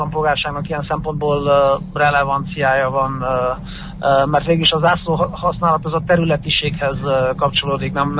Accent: Cluj-Napoca, Cluj County, Romania; kolozsváriként úgy érzem, hogy nagyon sok mindenben előreléptünk.

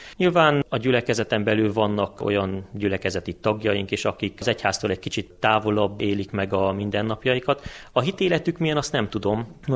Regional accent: Teleac, Harghita, Romania; én magam is Telekfalváról, Telekfalvi református egyházközségből származom. Ott nőttem fel

